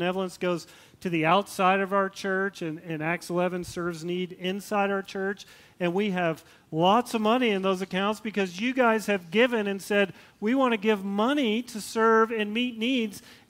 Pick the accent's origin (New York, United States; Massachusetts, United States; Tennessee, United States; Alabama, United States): Tennessee, United States; When I grew up in Tennessee, there used to be this hippie commune way off in the middle of nowhere, and they called it the farm, right?